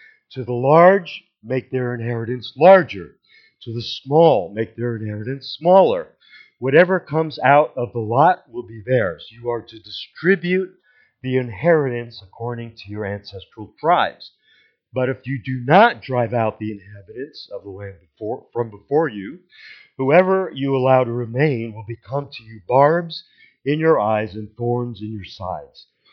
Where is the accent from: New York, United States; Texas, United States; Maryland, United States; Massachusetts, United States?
New York, United States; So, I'm a New York Jew, and she's a Mississippi redneck. And we met and married in Colorado.